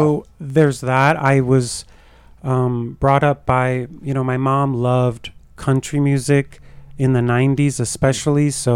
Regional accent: Chicago, Illinois, United States; We came from Chicago, all the way from the Windy City.

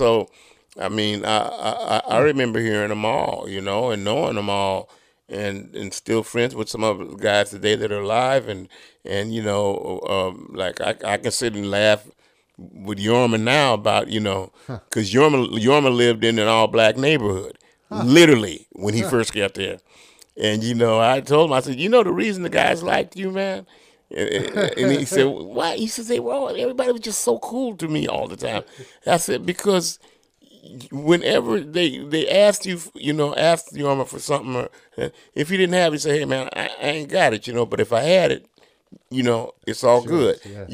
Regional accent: San Francisco, California, United States; And fortunate for me that I was born in San Francisco, to where even when I lived in the Fillmore, a big part of the Fillmore was made up of Japanese, African-American, Chinese, Jewish, mainly.

